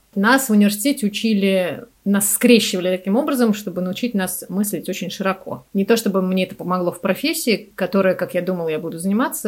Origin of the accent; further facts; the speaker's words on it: Moscow, Russia; мне 38 лет. Я родилась и выросла в Москве.